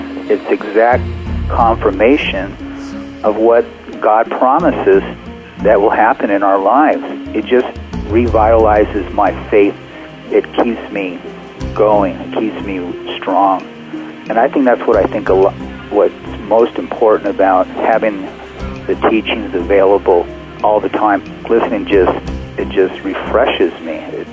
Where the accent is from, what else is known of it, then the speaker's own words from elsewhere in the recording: El Paso, Texas, United States; born there; now in Albuquerque, United States; I was born in El Paso, Texas, now living in Albuquerque, New Mexico, and I've been here about 35 years now.